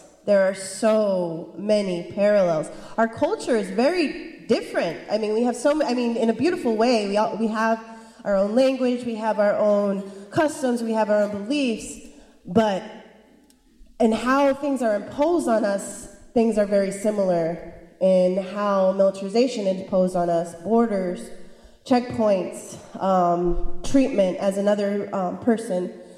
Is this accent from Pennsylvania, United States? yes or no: no; Ajo, Arizona, United States; I come from Ajo, Arizona.